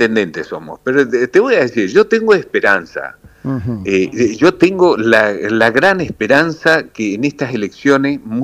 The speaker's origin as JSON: {"language": "Spanish", "region": "Formosa", "country": "Argentina", "said": "Yo hablo de donde vengo. Han usado con los derechos, con la justicia social, y verdaderamente Formosa, no podemos hablar de justicia social cuando estamos sumidos en la pobreza."}